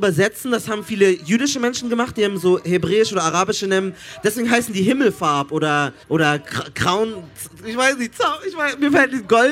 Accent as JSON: {"language": "German", "country": "Germany", "said": "ich bin als Deutscher geboren"}